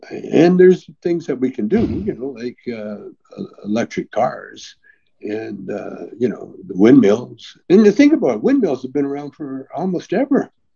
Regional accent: Calgary, Alberta, Canada; I grew up in Calgary in the foothills out in the country there.

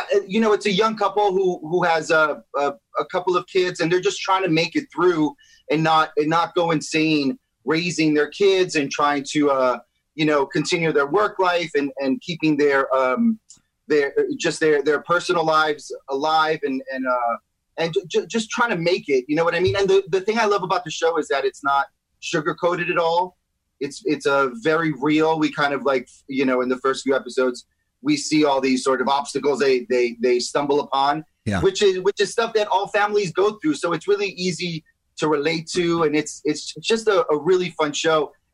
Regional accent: New York City, New York, United States; Yeah, I'm from New York City, Washington Heights.

